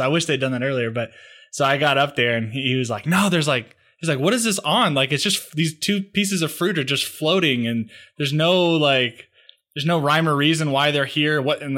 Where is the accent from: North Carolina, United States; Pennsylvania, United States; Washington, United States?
Washington, United States; Seattle; Yeah, I grew up in Seattle, Washington, up in the mountains, and yeah, that's where I'm from. I mean, we moved around a lot since then, but I'm from Seattle.